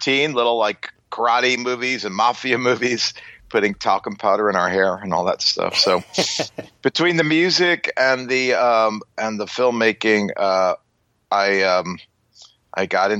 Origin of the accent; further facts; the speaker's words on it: Long Island, New York, United States; Growing up in Long Island on the South Shore